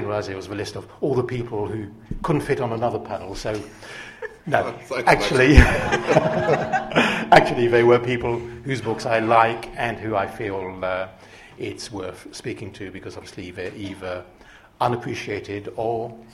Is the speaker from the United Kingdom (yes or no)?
no; France; I was brought up in France and lived in France for 20 years